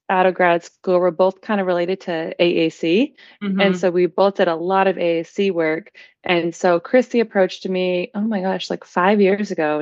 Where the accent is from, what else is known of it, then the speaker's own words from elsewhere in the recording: Massachusetts, United States; now in Denver, United States; I was living in Denver, but I am from Massachusetts, and I really was missing being home in Massachusetts more. I loved Denver, wanted to stay in Denver